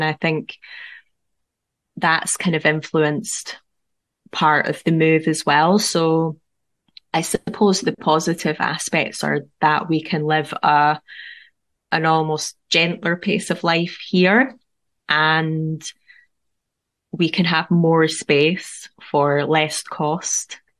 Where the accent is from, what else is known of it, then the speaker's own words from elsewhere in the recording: Scotland, United Kingdom; born there; also born or lived in Edinburgh; Yes, I was born in Scotland, yeah, live in Scotland.